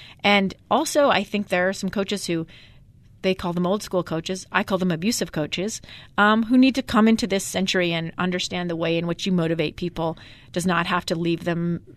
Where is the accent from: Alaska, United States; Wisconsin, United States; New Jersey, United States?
Alaska, United States; You know, I grew up in Alaska, libertarian leaning